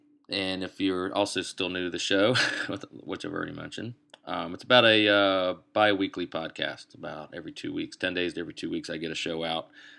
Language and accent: English; Ashland, Virginia, United States; I'm from Ashland, Virginia, the center of the universe, affectionately known by the locals.